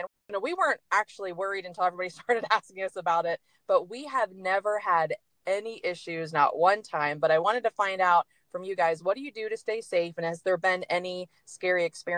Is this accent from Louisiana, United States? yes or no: no; Ohio, United States; we're from Ohio. We never been to Michigan.